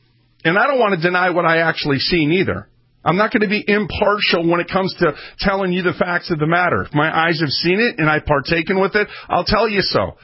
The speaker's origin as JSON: {"language": "English", "country": "United States", "tie": "born or raised there", "said": "We've been led to believe, growing up in America, that these people know better than we do."}